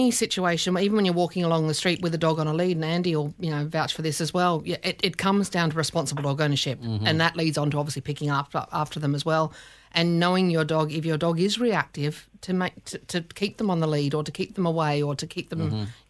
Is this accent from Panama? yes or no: no; Australia; also born or lived in Sydney; I'm Australian, you know, the dog, I lived in Sydney, like right in the middle of Sydney